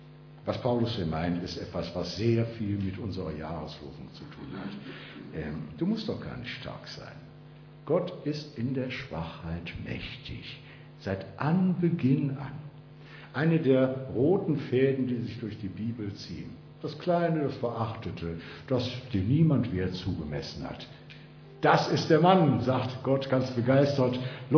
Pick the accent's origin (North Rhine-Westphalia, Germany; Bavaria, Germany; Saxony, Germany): North Rhine-Westphalia, Germany; Wuppertal; in Wuppertal, in meiner Heimat, habe ich vielleicht auch schon mal erzählt